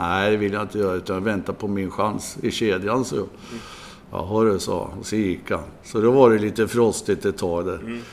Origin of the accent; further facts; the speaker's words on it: Norrköping, Östergötland, Sweden; Vi var ju många från Norrköping, runt Norrköping.